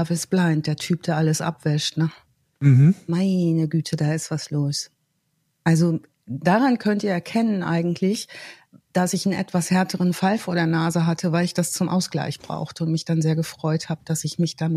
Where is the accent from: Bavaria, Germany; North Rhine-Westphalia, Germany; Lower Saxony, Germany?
North Rhine-Westphalia, Germany; er kommt auch überdies aus Herford, das ist in meiner alten Heimat. Und kann gut verstehen, dass Menschen, die nicht aus OWL kommen, nicht nachvollziehen können, warum zum Beispiel ich immer alle Größen mit Bielefeld vergleiche.